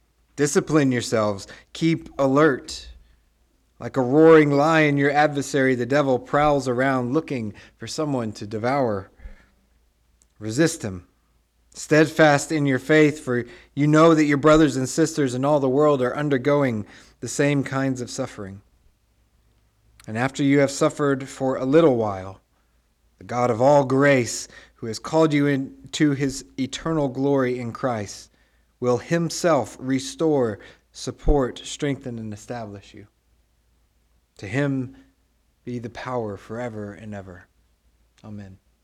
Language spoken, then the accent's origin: English; Tyler, Texas, United States; Kathy is the mother of my best friend growing up in Tyler